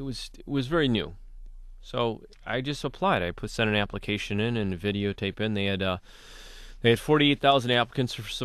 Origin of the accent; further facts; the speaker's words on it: Farmington Hills, Michigan, United States; I grew up in Farmington Hills. I was great family. I was adopted, but I grew up in Farmington Hills, went to Farmington High School